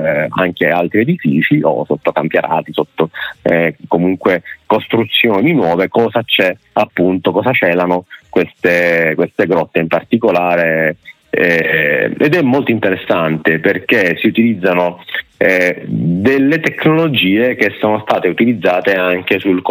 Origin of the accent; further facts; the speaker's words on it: Palermo, Sicily, Italy; Io sono nato e cresciuto a Brancaccio, proprio il quartiere di Padre Puglisi